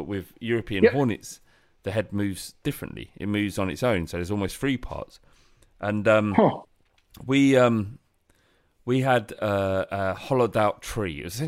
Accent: London, United Kingdom; I'm a lad from London. We don't see hornets, and certainly they don't land on your chest

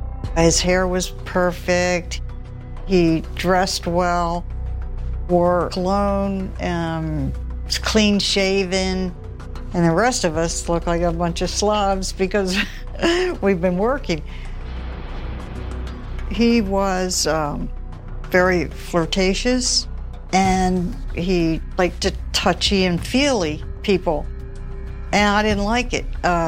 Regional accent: Missouri, United States; born there; I was born in Missouri, and my sister Debbie was born in Kentucky.

